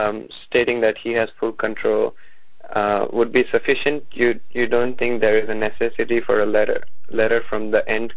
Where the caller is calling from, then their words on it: Boston, Massachusetts, United States; Hi, I'm calling from the Boston area